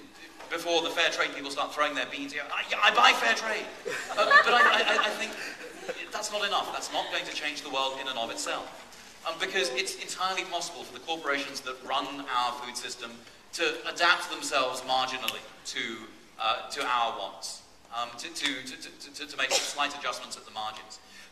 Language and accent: English; England, United Kingdom; I mean, I grew up in England, right, where the national cooking strategy is to boil something until there is no flavor left.